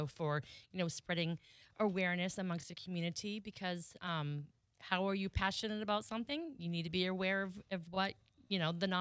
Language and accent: English; Maine, United States; accent: Maine; And hopefully my Maine accent isn't going to get the best of me today.